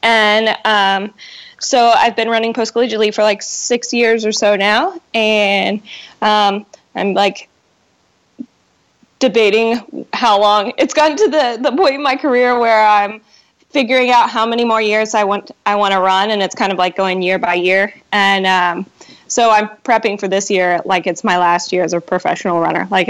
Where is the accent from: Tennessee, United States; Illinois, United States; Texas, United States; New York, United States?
Tennessee, United States; Chattanooga; Sure. Yeah, so I grew up in Chattanooga in Tennessee, and I was a completely average athlete all through high school